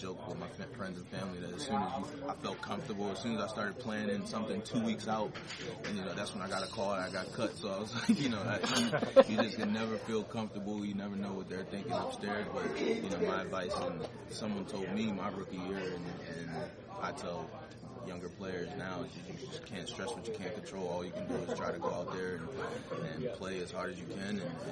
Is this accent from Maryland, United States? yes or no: yes; Baltimore, Maryland, United States; Baltimore is my hometown. That's the first team I ever played for.